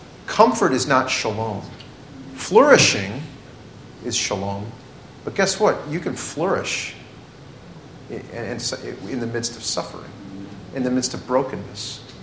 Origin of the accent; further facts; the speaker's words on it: United States; I hate to say this to you Americans, but I'm an American.